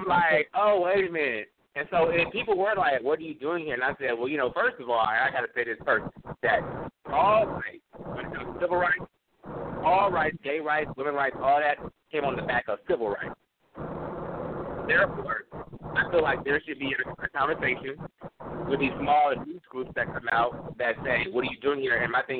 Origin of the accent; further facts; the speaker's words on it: Sacramento, California, United States; also born or lived in Chicago; I'm from Chicago originally, raised in Sacramento, Chicago, blah, blah, blah, blah, blah. So I got both sides of the tracks in me.